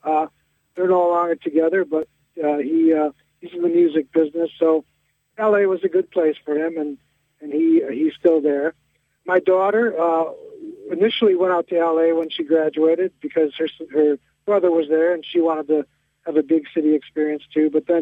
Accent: Detroit, Michigan, United States; I mean, there's Detroit, which is, you know, it's my hometown, and I love it.

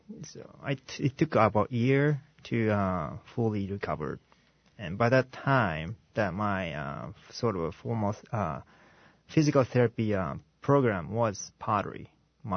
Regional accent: Japan; English is a second language; now in United States; I'm from Japan, and when I was in Japan, I'm teaching high school right now, but my least favorite subject was English.

